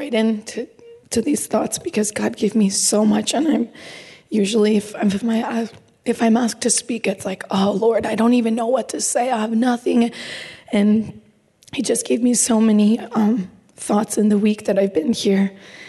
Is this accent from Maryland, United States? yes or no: yes; Baltimore, Maryland, United States; moved away as an adult; now in Brașov, Romania; Okay, so, yes … I'm from Baltimore.